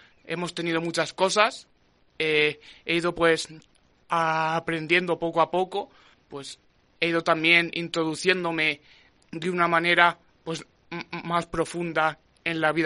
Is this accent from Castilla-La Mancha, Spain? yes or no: yes; Riópar, Castilla-La Mancha, Spain; Pues, en mi pueblo, ¿no? Es decir, es el lugar al que yo voy, no solamente para estar con mi familia y con mis amigos